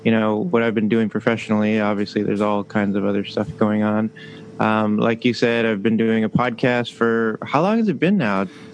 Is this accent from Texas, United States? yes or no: yes; McAllen, Texas, United States; moved away as an adult; also born or lived in Houston; now in Saudi Arabia; I am from McAllen, Texas. So I grew up in, born and raised in McAllen, Texas. Went to the University of Houston, lived in Houston for 14, 15 years.